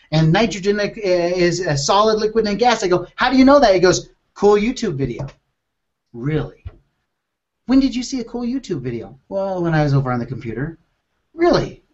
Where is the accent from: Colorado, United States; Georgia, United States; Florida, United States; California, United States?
Colorado, United States; It's not just because I'm from Colorado, right?